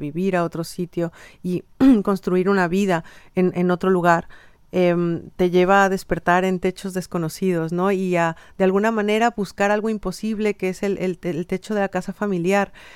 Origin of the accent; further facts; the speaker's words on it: Mexico; qué tanta responsabilidad tengo yo como mexicana